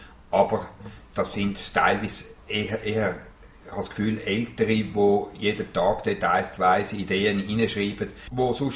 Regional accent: Zurich, Switzerland; now in Spreitenbach, Switzerland; ich komme aus der Region Zürich, beziehungsweise ich bin seit 17 Jahren gut in Spreitenbach.

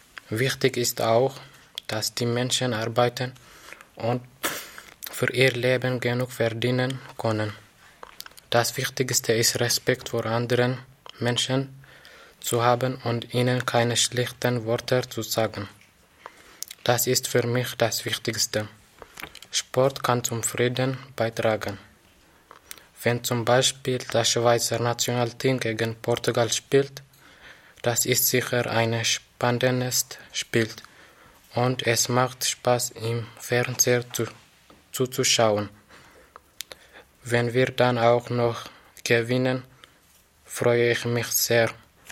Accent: Eritrea; ich komme aus Eritrea, ich bin 14 Jahre alt.

